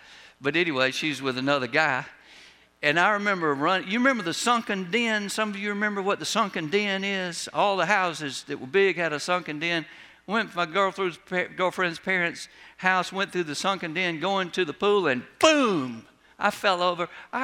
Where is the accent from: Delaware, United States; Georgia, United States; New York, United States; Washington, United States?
Georgia, United States; Augusta; they were like, well, where'd you go to school in Augusta? We're from Augusta.